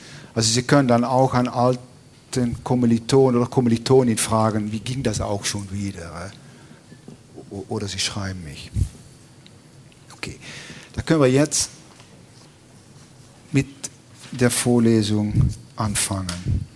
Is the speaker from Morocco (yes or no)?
no; Netherlands; German is a second language; Ich bin ja Niederländer